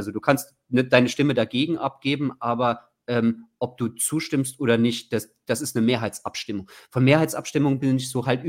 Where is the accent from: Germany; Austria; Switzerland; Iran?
Germany; Trier, Rhineland-Palatinate; ich komme aus Trier